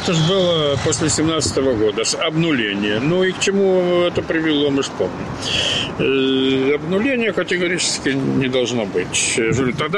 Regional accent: Ukraine; Как это я, украинец, должен отказаться от одного из лучших поэтов Украины?

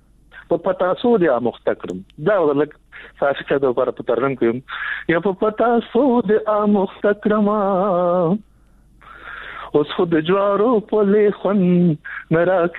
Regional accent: Nangarhar, Afghanistan; زه د ننګرهار یم

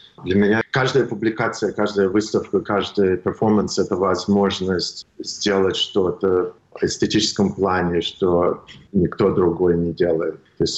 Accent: Russia; now in United States; Но это главная причина, почему я уехал из России.

